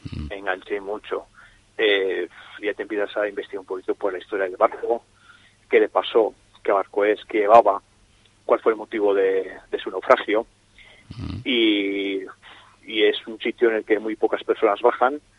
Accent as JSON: {"language": "Spanish", "town": "Santoña", "region": "Cantabria", "country": "Spain", "said": "Nosotros sí, los propietarios somos de Santoña, llevamos ya muchos años buceando aquí en Laredo"}